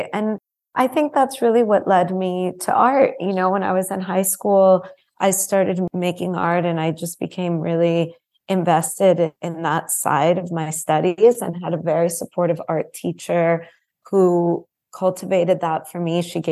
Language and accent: English; Miami, Florida, United States; So I was born and raised in Miami, in a very different city than it is today.